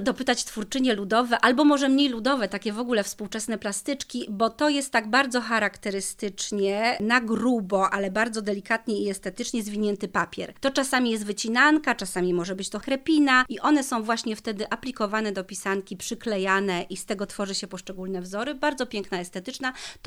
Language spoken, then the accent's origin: Polish; Opole Voivodeship, Poland; My Opolanki również witamy u siebie na Dolnym Śląsku.